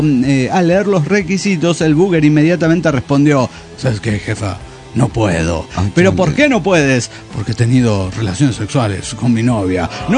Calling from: Coahuila, Mexico; Desde Salta Río, Coahuila.

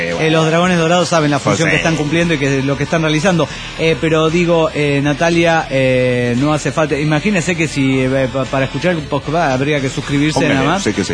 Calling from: Washington, United States; de Washington.

